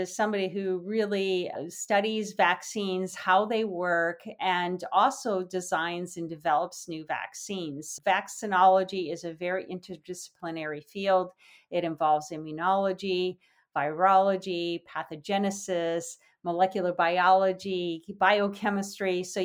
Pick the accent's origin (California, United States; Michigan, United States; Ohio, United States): Michigan, United States; I graduated from Hope College in Holland, Michigan. I grew up in Michigan and got my bachelor's degree in biology there.